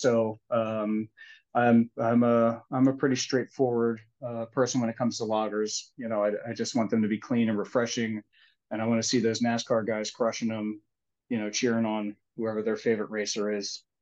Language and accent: English; Philadelphia, Pennsylvania, United States; now in Watkins Glen, United States; I'm a Philadelphia guy. I'm not from Watkins Glen, but you know, we're a 4-hour drive to New York City.